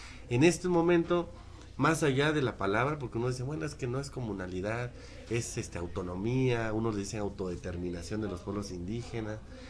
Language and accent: Spanish; Oaxaca, Mexico; yo vengo de la región del Istmo, ¿no?